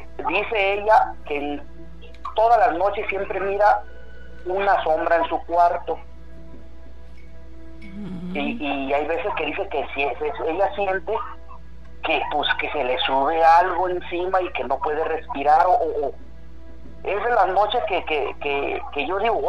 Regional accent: Oaxaca, Mexico; now in Mexicali, Mexico; yo aquí radico en Mexicali, Baja California, pero soy del estado de Oaxaca.

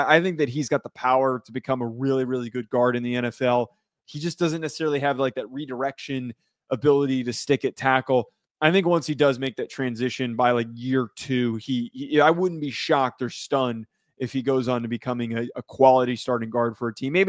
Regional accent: New Jersey, United States; I'm from New Jersey. I live in New Jersey, but I grew up in New Jersey.

